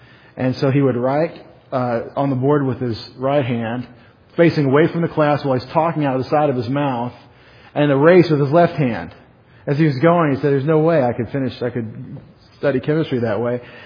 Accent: Texas, United States; And I'm from Texas, and so that's not a big deal, right?

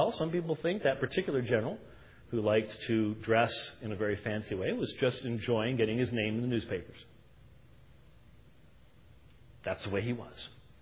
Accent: Minneapolis, Minnesota, United States; born there; I was born in Minneapolis, so it sort of tells my background.

